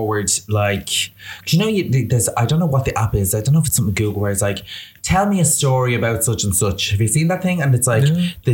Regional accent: Dublin, Leinster, Ireland; And I said, I'm from Dublin. Really fab place.

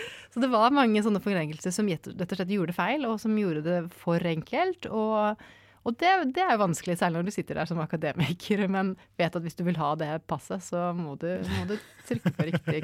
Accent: Oslo, Norway; moved away as an adult; now in England; Nå har jeg faktisk bodd i England mer enn halve livet. Jeg vokste opp i Oslo i Norge og flyttet til England som 18-åring

